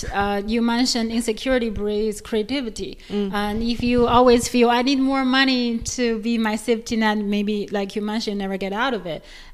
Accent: China; English is a second language; because I grew up in China, and then we didn't grow up very wealthy.

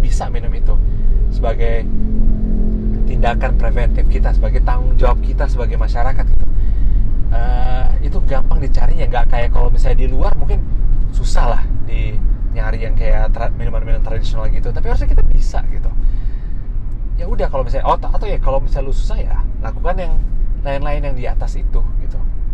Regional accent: Indonesia; karena kita orang Indo

